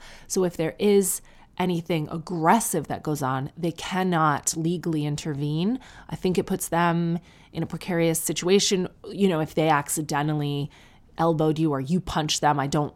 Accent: Sarnia, Ontario, Canada; I'm from Sarnia, so don't worry.

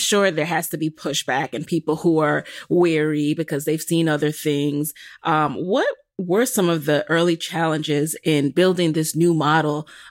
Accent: New York, United States; you know, in my hometown of New York, when Harlem gets a makeover, then you do deal with displacement.

